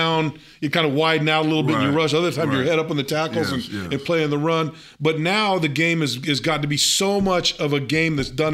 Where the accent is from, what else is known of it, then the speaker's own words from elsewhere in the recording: Milpitas, California, United States; I grew up in Milpitas. I played at Milpitas High School